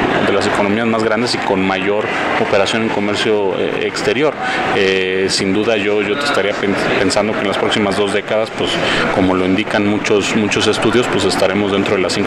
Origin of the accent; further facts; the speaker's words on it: Mexico; Ahora ya voy no solamente como candidato mexicano, sino como candidato de la región